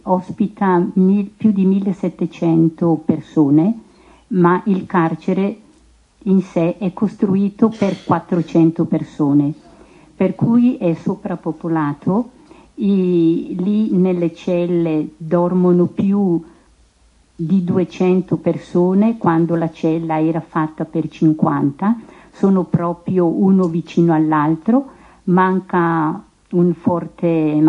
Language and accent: Italian; Concesio, Lombardy, Italy; sono di Concesio